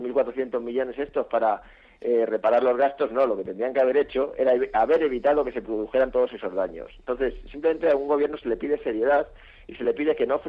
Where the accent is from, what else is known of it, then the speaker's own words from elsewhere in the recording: Madrid, Community of Madrid, Spain; yo, como madrileño